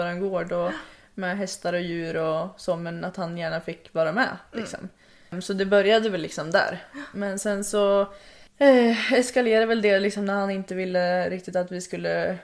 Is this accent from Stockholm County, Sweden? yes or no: yes; Hölö, Stockholm County, Sweden; born there; Så jag föddes 2001 i Hölö, som är i närheten av Nyköping.